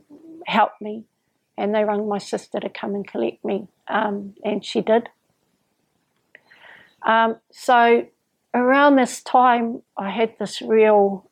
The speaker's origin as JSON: {"language": "English", "region": "Gisborne", "country": "New Zealand", "tie": "born or raised there", "said": "I grew up, I was born in Gisborne."}